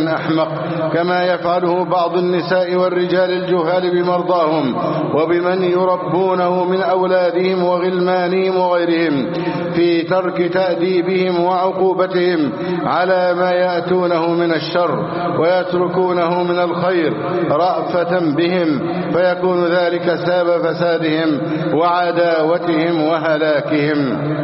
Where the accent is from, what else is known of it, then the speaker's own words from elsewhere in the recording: Egypt; اللهم احفظ بلدنا مصر أمنا أمانا سخاء ورخاء وسائر بلاد المسلمين. اللهم احفظ ثغور مصر شرقا وغربا وشمالا وجنوبا.